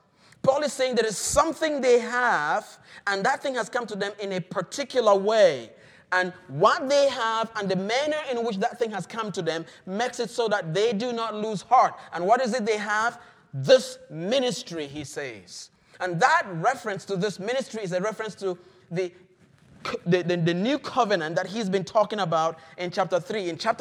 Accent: Cameroon; moved away; I visited a godly woman at our church back in Cameroon. That's my home country.

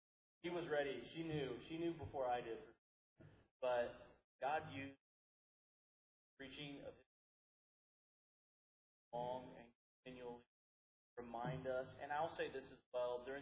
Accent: Texas, United States

